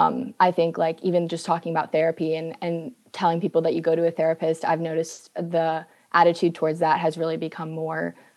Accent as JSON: {"language": "English", "town": "Charlotte", "region": "North Carolina", "country": "United States", "said": "I'm from Charlotte, so that's where I came from."}